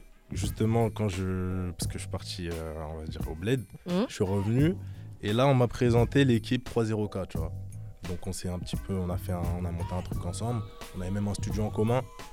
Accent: Créteil, Île-de-France, France; Ouais, moi je viens de Créteil.

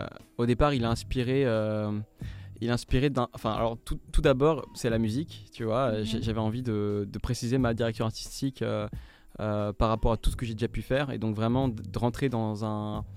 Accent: French Guiana; now in Paris, France; Bah maintenant je vis à Paris, mais ouais. Au départ je viens de... Enfin j'ai grandi en Guyane.

